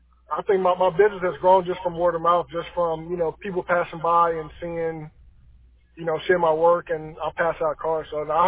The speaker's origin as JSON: {"language": "English", "town": "Miami", "region": "Florida", "country": "United States", "said": "I'm originally from Miami, Florida, so I've done, all my family's out of Miami"}